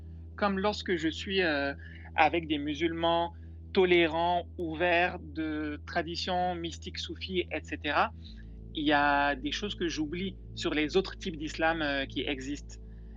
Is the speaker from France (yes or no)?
no; Mali; first language Bambara; French is a second language; le bambara était quand même ma première langue. C'est la langue dans laquelle j'étais monolingue jusqu'à l'âge de 7 ans environ.